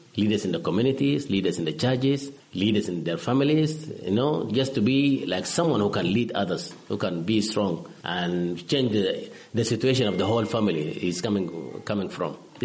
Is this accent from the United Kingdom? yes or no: no; Central Equatoria, South Sudan; I'm coming from Central Equatoria. I'm from Bari.